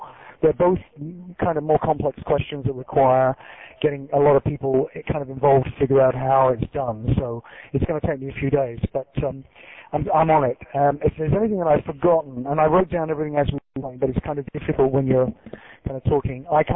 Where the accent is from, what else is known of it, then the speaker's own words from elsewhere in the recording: London, United Kingdom; now in United States; Yeah, I'm a Londoner.